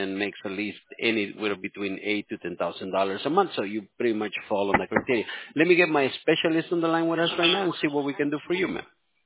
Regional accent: California, United States; I'm Californian, you know. I grew up over here. And I wasn't born here, but I grew up over here.

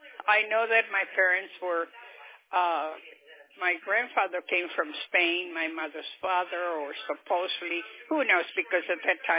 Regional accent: San Juan, Texas, United States; born there; I was born right here in San Juan, Texas.

